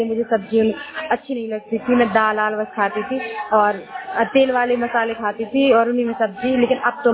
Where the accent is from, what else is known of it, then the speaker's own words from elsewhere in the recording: Mahoba, Uttar Pradesh, India; मैं जिला महोबा से हूँ।